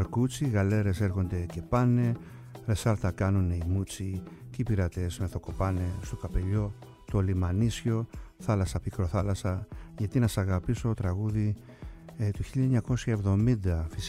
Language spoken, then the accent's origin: Greek; Kasos, South Aegean, Greece; όλοι τους από το νησί μου την Κάσο